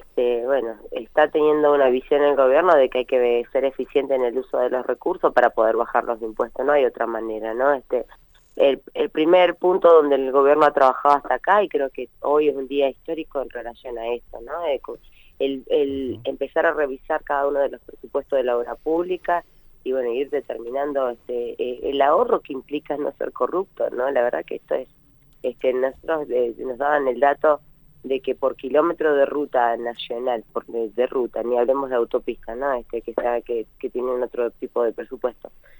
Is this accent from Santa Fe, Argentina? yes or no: no; Allen, Río Negro, Argentina; Mira, yo soy de Allen